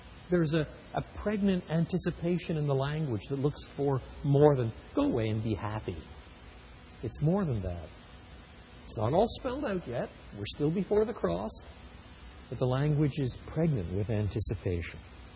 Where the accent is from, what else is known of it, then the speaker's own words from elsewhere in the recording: United Kingdom; I'm British. I can get away with that. My mother was born in London, and my father was born in Northern Ireland